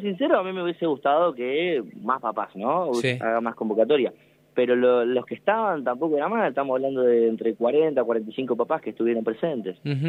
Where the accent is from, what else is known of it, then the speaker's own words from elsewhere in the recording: Buenos Aires, Argentina; now in Realicó, Argentina; Este es mi segundo año en Ralicó, yo soy de Buenos Aires.